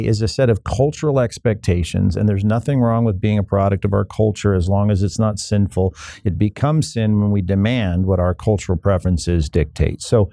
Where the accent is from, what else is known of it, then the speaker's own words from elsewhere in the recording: California, United States; I'm from California. I don't wear big belt buckles